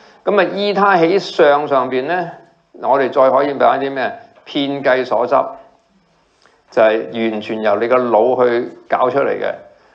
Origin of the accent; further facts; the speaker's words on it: Hong Kong; 我喺呢個地球出世噶嘛，我係一個香港人嚟噶嘛，我係我阿爸阿媽個仔啊嘛。